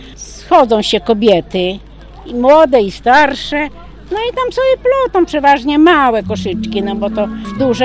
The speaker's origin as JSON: {"language": "Polish", "town": "Sarnaki", "region": "Masovian Voivodeship", "country": "Poland", "said": "pochodzę z Sarnak."}